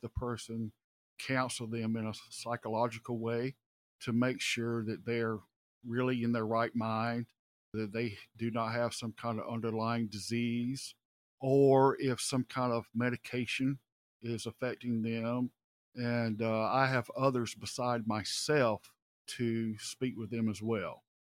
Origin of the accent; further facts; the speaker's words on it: the South, United States; And another thing, you and I, we're from the South, right? We're from the Bible Belt of the South.